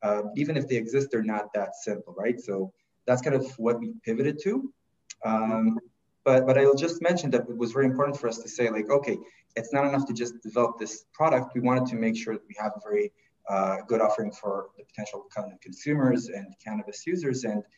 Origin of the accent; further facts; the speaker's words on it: Israel; English is a second language; I'm originally from Israel, and I kind of did the regular path there, military service